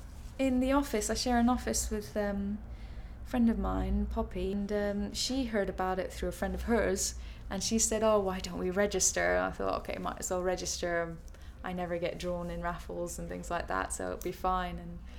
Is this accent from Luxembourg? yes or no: yes; Luxembourg; moved away as an adult; now in United Kingdom; Basically, I'm half Greek, half English, but I grew up in Luxembourg and I moved to Britain to do my studies.